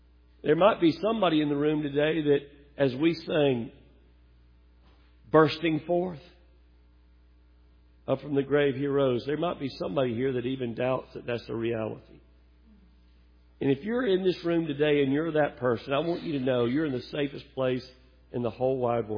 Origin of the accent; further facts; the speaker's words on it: Alabama, United States; I'm from Alabama. Everybody say, help him, Jesus. And if you need a translator, there'll be a couple of deep southern colloquialisms in this message.